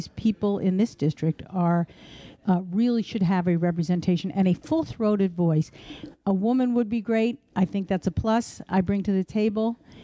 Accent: Yonkers, New York, United States; I grew up in Yonkers. I lived in White Plains, which is part of the district, for 18 years.

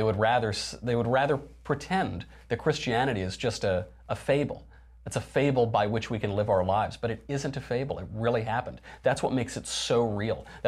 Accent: New York, United States; I'm from New York, and yes, it's very hard.

